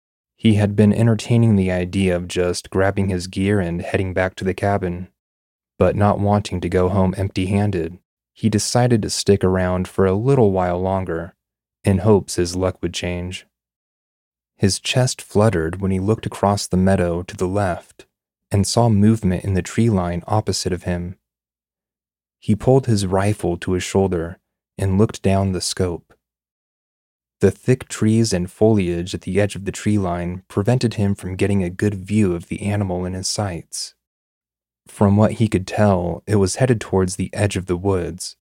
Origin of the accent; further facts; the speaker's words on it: Kentucky, United States; Growing up in Kentucky, I've always heard tales of, you know, Bigfoot or the Pope Lick Goatman.